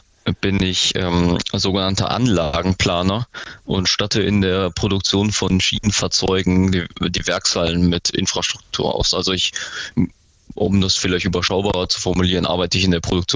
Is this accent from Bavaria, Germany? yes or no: no; Bergheim, North Rhine-Westphalia, Germany; now in Krefeld, Germany; ich komme aus Bergheim im Rhein-Erft-Kreis. Das ist da, wo die Kohlekraftwerke stehen und wo man immer denkt, man ist unter den Wolken gefangen. Stimmt allerdings so nicht. Und seit 10 Jahren wohne ich allerdings in Krefeld am schönen Niederrhein.